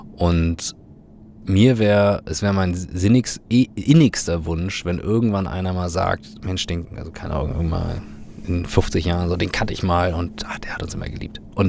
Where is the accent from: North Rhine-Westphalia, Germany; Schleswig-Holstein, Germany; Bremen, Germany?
Schleswig-Holstein, Germany; Kiel; ich bin in Kiel groß geworden.